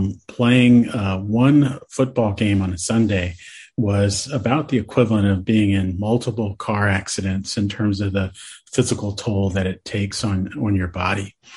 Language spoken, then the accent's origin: English; San Diego, California, United States; my hometown is San Diego. And so the San Diego Chargers were a team I grew up.